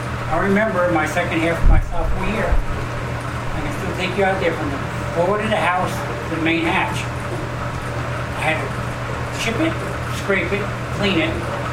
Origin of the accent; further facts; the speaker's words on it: New York City, New York, United States; I grew up in Dog's Neck. You could walk up to Tremont Avenue, take the bus to Westchester Square